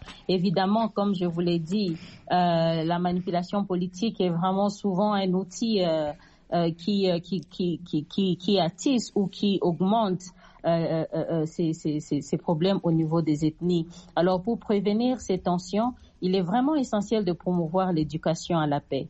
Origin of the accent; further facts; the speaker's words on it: DR Congo; Nous, je suis de la RDC, bien sûr, on peut le remarquer.